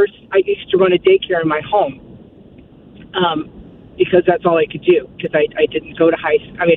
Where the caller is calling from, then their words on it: Fenton, Missouri, United States; Hi, I'm from Fenton, actually.